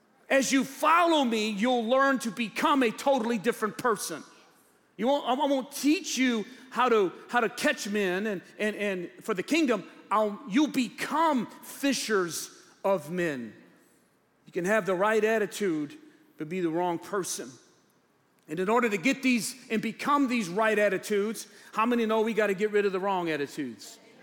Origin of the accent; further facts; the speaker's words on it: United States; And so as messed up as our nation may be, I thank God that I'm American.